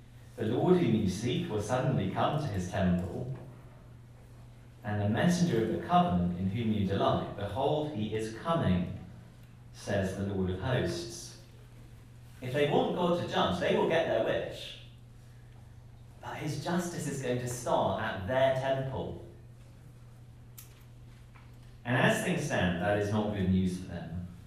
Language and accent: English; Birmingham, West Midlands, United Kingdom; But there is a museum near where I grew up in Birmingham in England.